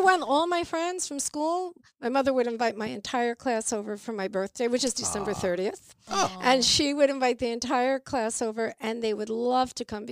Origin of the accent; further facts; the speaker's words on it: Pelham, New York, United States; I grew up in Pelham, New York. And we had a music closet in my house. My house, I grew up in a house with 16 people.